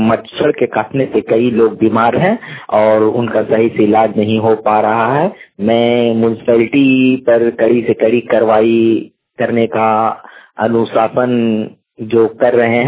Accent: Ranchi, Jharkhand, India; रांची चुटिया FCI colony का रहने वाला हूँ, रोड नंबर 9।

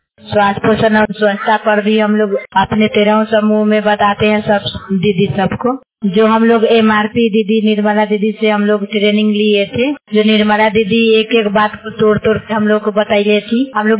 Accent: Sirsa Biran, Bihar, India; मैं सिरसा बिरन के रहने वाली हूँ

